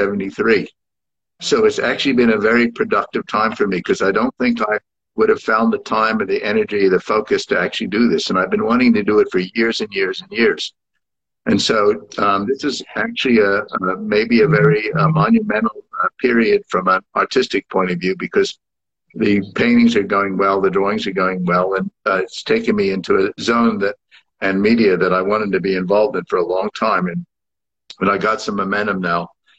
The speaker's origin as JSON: {"language": "English", "town": "Rye", "region": "New York", "country": "United States", "tie": "born or raised there", "also_born_or_lived": "Manhattan", "said": "Yeah, I was born in Manhattan and then spent my adolescent period in Westchester in Rye, New York."}